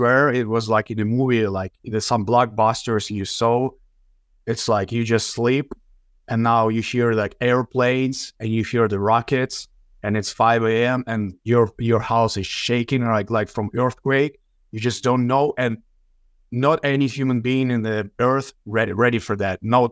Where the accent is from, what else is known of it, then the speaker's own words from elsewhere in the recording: Kyiv, Ukraine; No, sir. I'm from Kyiv, Ukraine. From Kyiv, Ukraine, the capital of Ukraine, the biggest country in Europe.